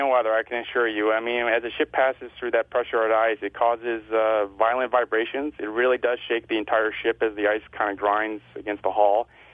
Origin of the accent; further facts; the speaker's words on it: Rochester, New York, United States; Believe it or not, I grew up in Rochester, New York, and I went to school in Buffalo, University of Buffalo.